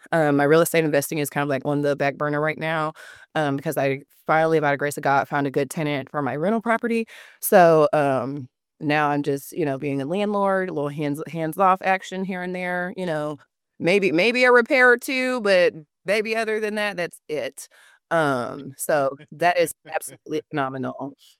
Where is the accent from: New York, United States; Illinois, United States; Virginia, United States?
Virginia, United States; now in Houston, United States; So I am from Virginia originally, but I reside here in Houston, Texas.